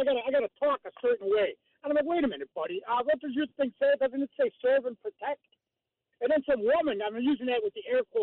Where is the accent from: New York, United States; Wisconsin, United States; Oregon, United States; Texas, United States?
Wisconsin, United States; Kenosha; also born or lived in Sturtevant; No, I was living in Sturtevant at the time. But I grew up in Kenosha.